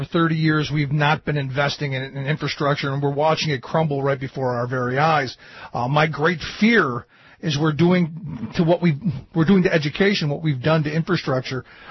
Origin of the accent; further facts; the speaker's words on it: Cleveland, Ohio, United States; it reminds me of being a kid growing up in Cleveland. I grew up in a housing project in the west side of Cleveland